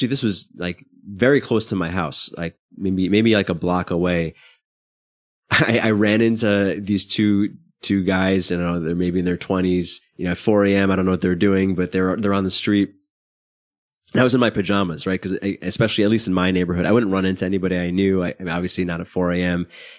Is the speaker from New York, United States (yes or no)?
yes; Brooklyn, New York, United States; I grew up in Brooklyn, not in a particularly bad neighborhood, but you know, Brooklyn's a mixed area